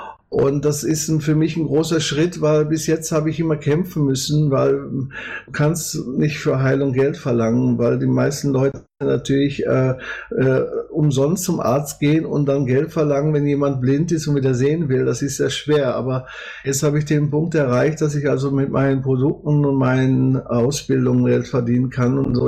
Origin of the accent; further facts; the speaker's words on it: Gelsenkirchen, North Rhine-Westphalia, Germany; moved away as an adult; also born or lived in Austria; Ich bin 1960 geboren in Gelsenkirchen, Horst, so da, wo ich jetzt wieder wohne. Bin 78 habe ich das Zuhause verlassen und 88 bin ich von Deutschland weggegangen. Erst war ich in Indien